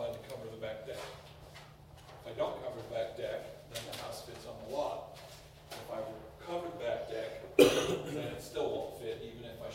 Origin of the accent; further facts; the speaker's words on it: Pennsylvania, United States; now in Missouri, United States; I am not originally from Missouri. I'm from Pennsylvania.